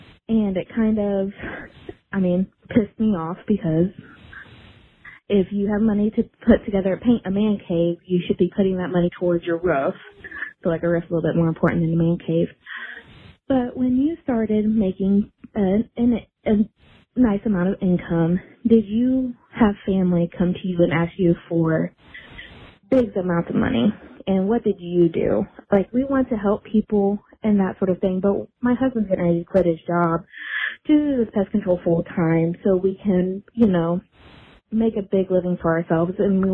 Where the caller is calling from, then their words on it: Indiana, United States; I am from Indiana, and I have a quick question.